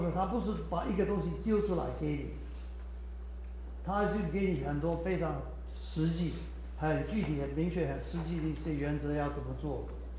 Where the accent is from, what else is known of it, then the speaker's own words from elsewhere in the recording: Taiwan; accent: Taiwanese Mandarin; OK， 呀，就是我们台湾国语乱高兴。